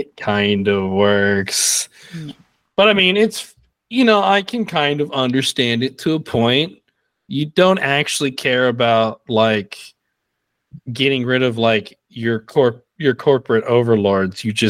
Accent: Texas, United States; Nah, look, I can say it. I'm from Texas. I see it.

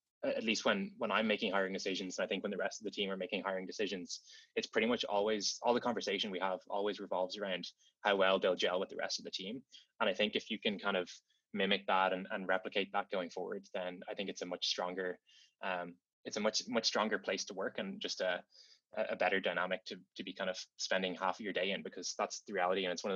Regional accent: Dublin, Leinster, Ireland; So I grew up in Dublin City, like not too far from the city center.

